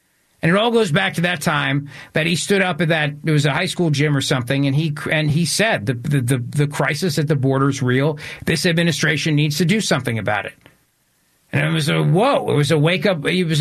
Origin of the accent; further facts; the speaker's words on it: New Jersey, United States; Believe me, I grew up in Jersey politics.